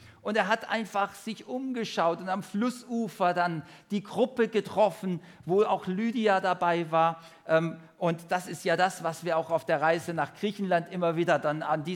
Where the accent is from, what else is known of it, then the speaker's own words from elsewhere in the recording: Germany; mir als typischer Deutscher geht dann schon durch den Kopf, ist das so richtig?